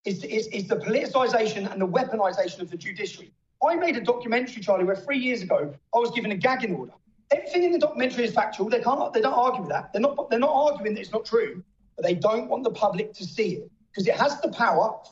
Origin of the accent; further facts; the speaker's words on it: Luton, East of England, United Kingdom; I'm from Luton Town. Luton Town is one of the most diverse towns in Europe.